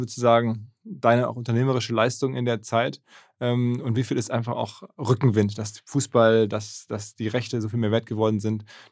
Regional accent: Essen, North Rhine-Westphalia, Germany; ich bin ja Essener, insofern.

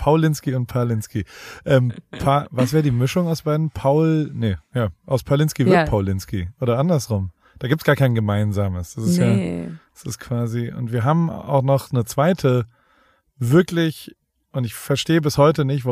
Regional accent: Heidelberg, Baden-Württemberg, Germany; Ich bin gerade in Deutschland, in Heidelberg, auch in meiner Heimat quasi.

